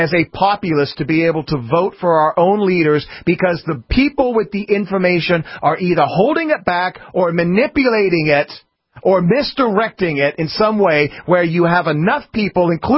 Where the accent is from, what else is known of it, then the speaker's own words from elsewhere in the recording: England, United Kingdom; Anybody, this happened in England. I grew up in England.